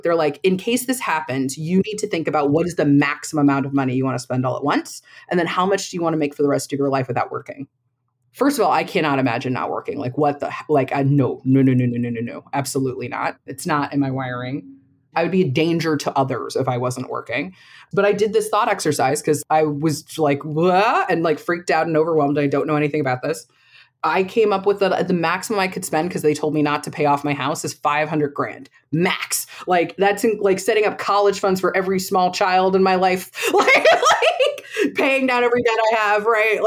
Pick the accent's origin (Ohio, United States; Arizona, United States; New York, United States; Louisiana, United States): New York, United States; So my dad was a quant on Wall Street when I was a kid, right? So, like, I grew up around that in New York in the 90s.